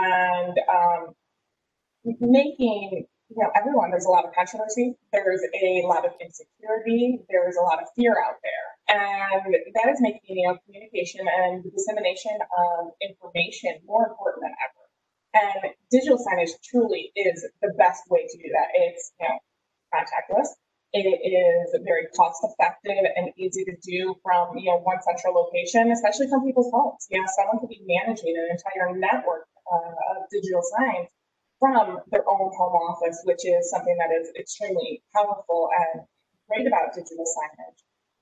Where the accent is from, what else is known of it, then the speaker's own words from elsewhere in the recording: Michigan, United States; I'm from Michigan, and everything is different.